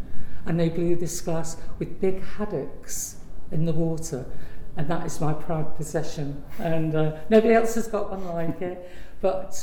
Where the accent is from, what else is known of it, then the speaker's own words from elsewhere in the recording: Grimsby, Yorkshire and the Humber, United Kingdom; It's this proud thing of knowing I'm from Grimsby, proud to know that the fishing community